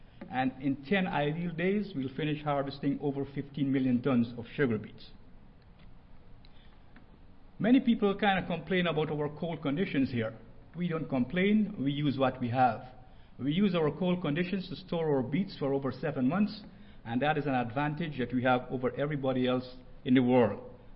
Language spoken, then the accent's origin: English; North Dakota, United States; and I'm from North Dakota, and Minnesota, North Dakota is number two.